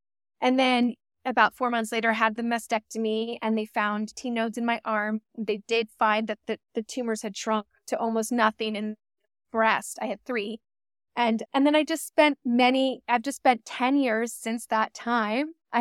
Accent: Massachusetts, United States; now in Washington, United States; I'm from Massachusetts.

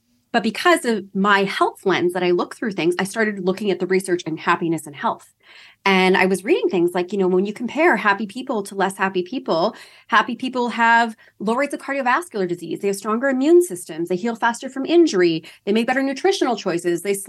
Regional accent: London, Ontario, Canada; So I'm from London, Ontario, Canada. I'm doing this podcast from Toronto, Ontario today.

